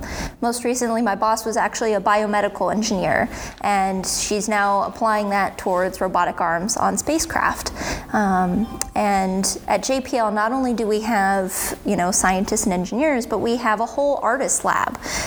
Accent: Texas, United States; Like, I grew up mostly in Texas, so severe thunderstorms are pretty common.

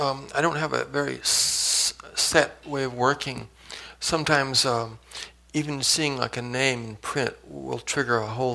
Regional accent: Santa Monica, California, United States; when I was growing up in Santa Monica in the 50s, it was not the Tony Shishi town is today. It was very much a blue-collar town.

